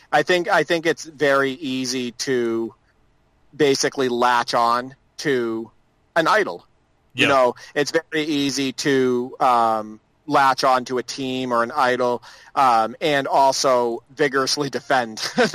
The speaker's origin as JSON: {"language": "English", "region": "Massachusetts", "country": "United States", "tie": "born or raised there", "said": "I grew up an hour outside of Boston, and I've been a Celtics fan my whole life"}